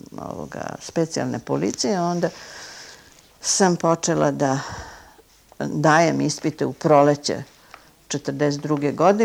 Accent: Kikinda, Vojvodina, Serbia; ja sam iz Kikinde, iz Vojvodine

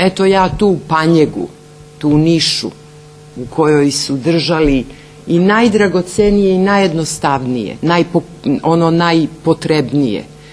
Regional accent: Kosovo; mi smo iz istog kraja, mi smo iz Kosovog luga, mi te slike pamtimo i znamo.

